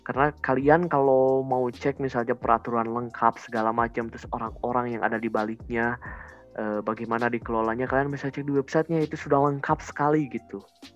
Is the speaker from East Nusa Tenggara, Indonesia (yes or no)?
no; Bandung, West Java, Indonesia; karena saya orang Bandung.